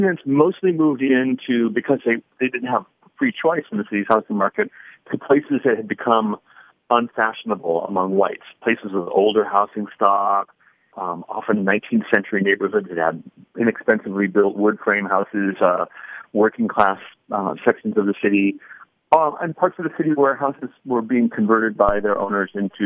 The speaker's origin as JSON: {"language": "English", "town": "Detroit", "region": "Michigan", "country": "United States", "tie": "born or raised there", "said": "I grew up in Detroit in the 1960s"}